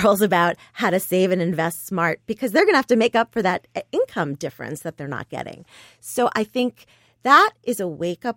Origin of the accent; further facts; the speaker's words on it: Queens, New York, United States; Not in my school, but I grew up in Queens.